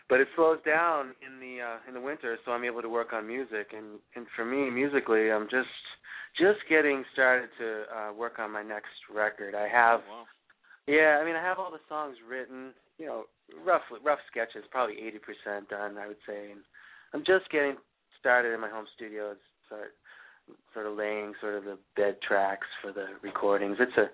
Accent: Massachusetts, United States; also born or lived in Oregon / Washington; I moved back to Massachusetts, which is my home state. But previous to that, I had lived in Oregon for close to 20 years in Washington.

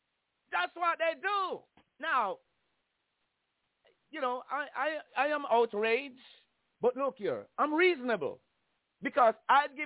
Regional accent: Jamaica; I grew up under slavery in Jamaica. I was not slave, but my parents, I think their grandparents and you know, our grandparents, they experience slavery.

